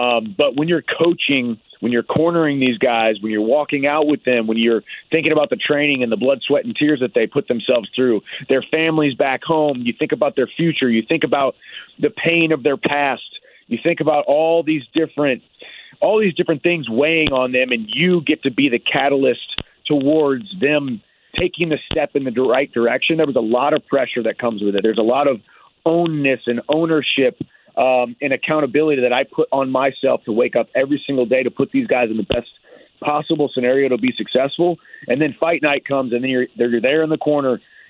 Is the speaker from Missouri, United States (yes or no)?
yes; St. Louis, Missouri, United States; now in Nashville, United States; I'm from St. Louis, so I was always a St. Louis Rams fan, and then the same year that we lost the Rams to LA, I moved to Nashville, Tennessee.